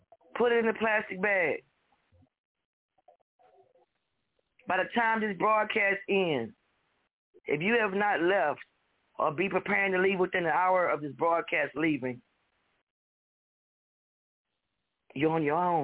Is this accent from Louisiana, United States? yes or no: yes; New Orleans, Louisiana, United States; I pray for my city. This is my hometown. But it sits below sea level. It sits below the lake. It's a bowl. New Orleans is surrounded by two lakes.